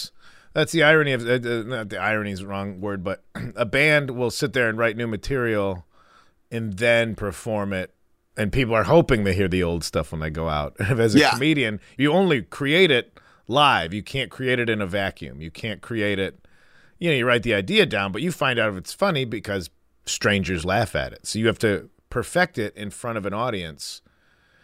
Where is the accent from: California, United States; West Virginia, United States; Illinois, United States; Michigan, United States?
Illinois, United States; Chicago; I am from Chicago suburbs, baby.